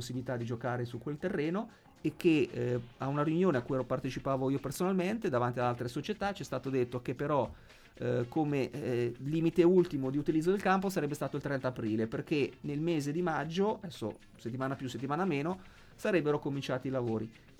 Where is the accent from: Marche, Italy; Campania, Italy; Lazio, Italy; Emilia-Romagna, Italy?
Marche, Italy; Ancona; siamo tutti d'Ancona